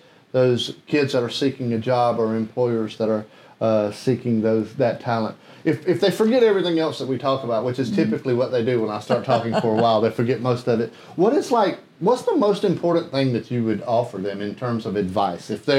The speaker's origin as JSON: {"language": "English", "town": "Kershaw", "region": "South Carolina", "country": "United States", "said": "I'm from Kershaw, South Carolina. Shout out to Andrew Jackson High School. Go Vols."}